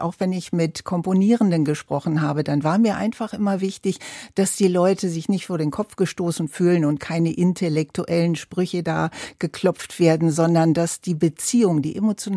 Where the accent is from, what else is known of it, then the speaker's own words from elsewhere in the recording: Duisburg, North Rhine-Westphalia, Germany; Ich komme aus Duisburg-Walsum und das ist der Nachbarstadtteil von Marxloh, ganz genau.